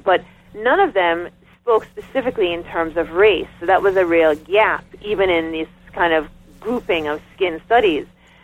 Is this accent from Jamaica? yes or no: yes; Jamaica; now in United States; It seemed to provide a way for me to integrate my experience as a Jamaican, what it seemed was happening here in the United States in terms of race.